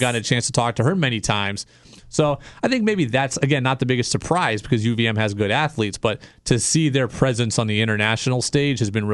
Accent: Seattle, Washington, United States; I was from Seattle originally. All my favorite teams are Seattle.

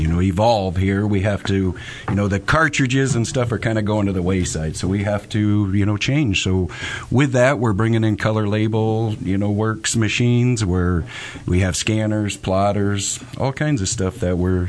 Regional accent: Jackson, United States; Right here from Jackson. Graduated from Western High School back a long time ago, Craig.

